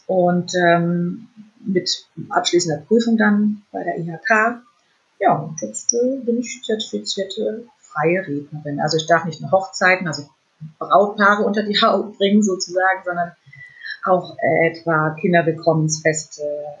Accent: Fulda, Hesse, Germany; moved away; Ja, ganz liebe Grüße in meine alte Heimat nach Fulda.

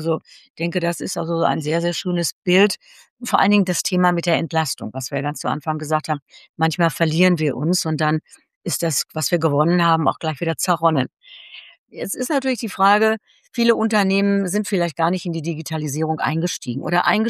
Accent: Germany; ich komme ja aus Deutschland

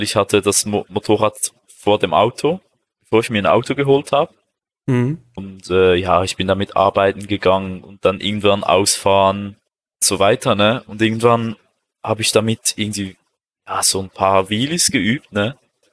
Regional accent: German-speaking Switzerland, Switzerland; Als Deutschschweizer Schüler hast du in der 5. und 6. Klasse hast du Englisch und Französisch.

